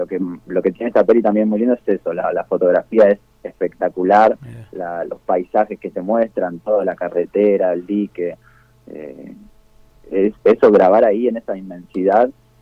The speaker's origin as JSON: {"language": "Spanish", "region": "Mendoza", "country": "Argentina", "said": "como mendocino, lo tiene más normalizado"}